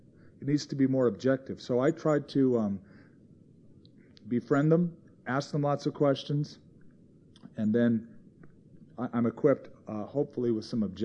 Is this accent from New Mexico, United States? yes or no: yes; New Mexico, United States; I'm from the sister state